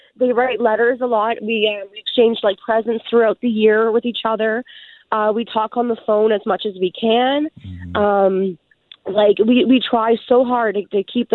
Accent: Orangeville, Ontario, Canada; I'm from Orangeville.

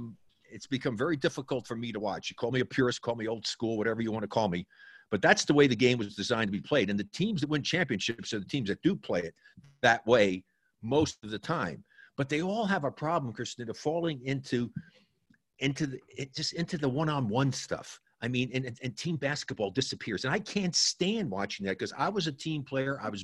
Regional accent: New Jersey, United States; I know NIAC. I was born and raised in New Jersey.

